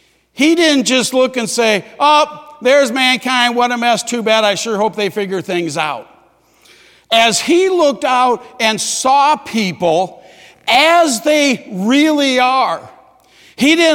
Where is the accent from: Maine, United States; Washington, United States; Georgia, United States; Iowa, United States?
Iowa, United States; Davenport; When I grew up in Davenport, once a month we would have